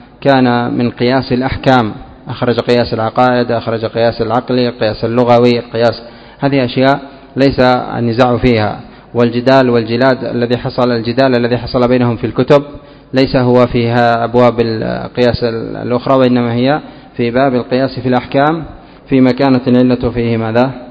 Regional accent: Yemen; قات الهرري والقات المدري إيش، هكذا عندنا في اليمن يقولون له القط الشامي.

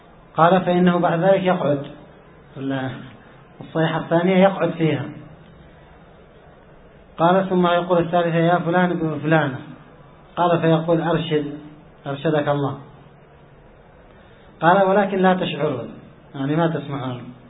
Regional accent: Yemen; إذن هذه بدعة شامية بدأت من أهل الشام ثم انتقلت، لأن موجودة عندنا في اليمن

